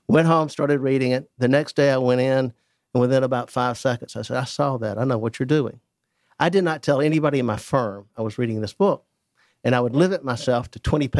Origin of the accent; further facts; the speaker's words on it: Atlanta, Georgia, United States; Well, I was born and raised in Atlanta.